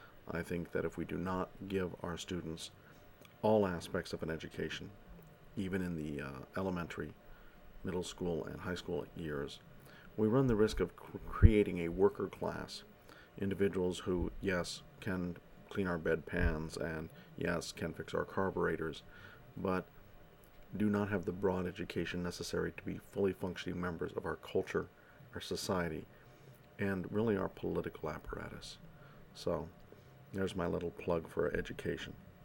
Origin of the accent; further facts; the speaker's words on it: Morgantown, West Virginia, United States; also born or lived in Greenville, United States; We moved back to Morgantown, so I spent most of my junior high, all of my high school, and some of my early 20s here in Morgantown, total of about 12 or 13 years.